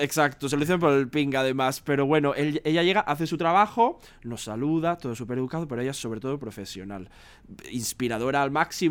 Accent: Guadassuar, Valencian Community, Spain; Yo soy de Guadasuar y tú eres de Alcira.

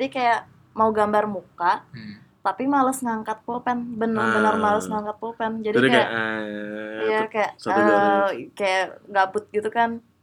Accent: Bandung, West Java, Indonesia; also born or lived in Jakarta; Paling besarnya itu paling agak lama sih di Bandung. Cuman pernah 6 tahun di Pekanbaru

